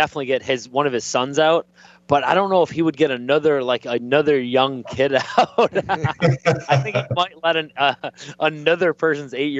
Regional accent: Lewiston, New York, United States; now in Tampa, United States; I grew up in Western New York, where my parents still live. Lewiston, New York, beautiful little town.

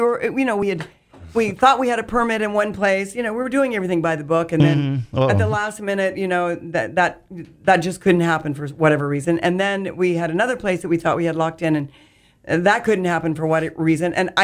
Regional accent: Kansas, United States; now in Clearwater, United States; I made a pit stop in my home state of Kansas where my whole family is.

